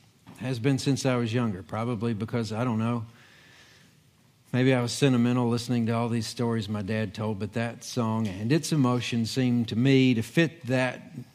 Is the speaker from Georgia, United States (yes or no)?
yes; Ringgold, Georgia, United States; a wood stove sat on that hearth in the house we grew up in Ringgold till I left for school from 8 to then